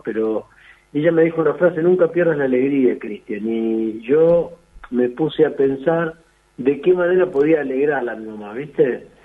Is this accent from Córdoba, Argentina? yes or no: yes; Córdoba, Argentina; yo soy de cordobés